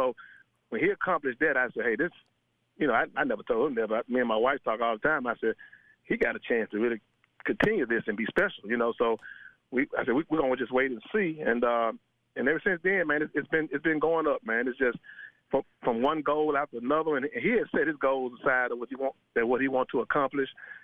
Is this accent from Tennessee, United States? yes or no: yes; Memphis, Tennessee, United States; we born and raised in Memphis, man. I mean, I'm a Memphian.